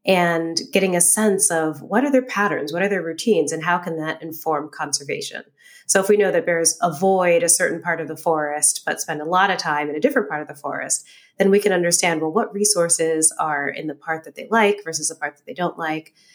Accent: San Francisco, California, United States; born there; I came from a very urban background. So I was born in San Francisco, in the city.

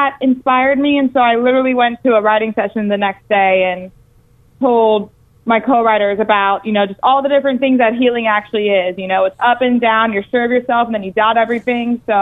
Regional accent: Miami, Florida, United States; I'm from Miami, Florida originally.

